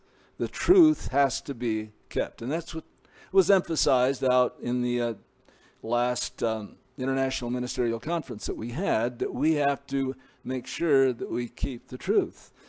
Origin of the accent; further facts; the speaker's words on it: Montana, United States; We have a real close bond because we're both from Montana